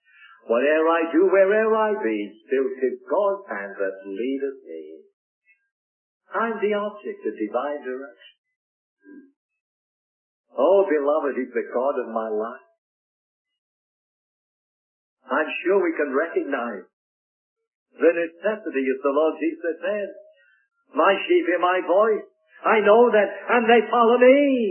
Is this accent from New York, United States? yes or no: yes; Rochester, New York, United States; a dear preacher that lived back in my hometown of Rochester, New York, when I lived there.